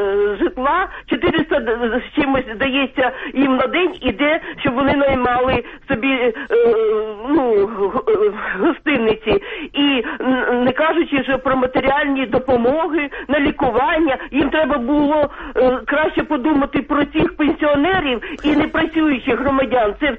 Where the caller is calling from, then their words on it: Kyiv, Ukraine; я з Києва.